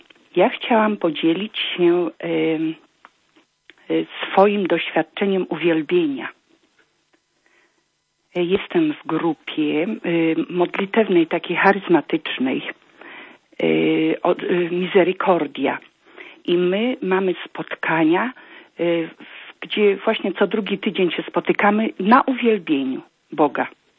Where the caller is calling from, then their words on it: Germany; ja z Niemiec dzwonię.